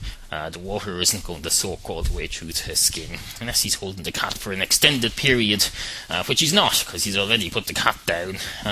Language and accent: English; Ireland; my responsibility as an Irish citizen